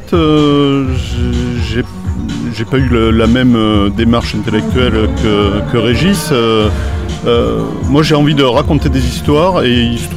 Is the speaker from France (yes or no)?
yes; Bordeaux, Nouvelle-Aquitaine, France; J'étais de Bordeaux et je montais à Paris, à la capitale, aller voir les éditeurs.